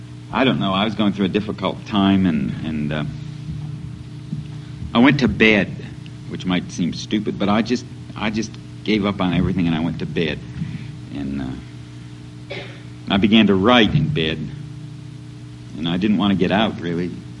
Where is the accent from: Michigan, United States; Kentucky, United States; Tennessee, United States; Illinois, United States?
Michigan, United States; Detroit; I come from Detroit.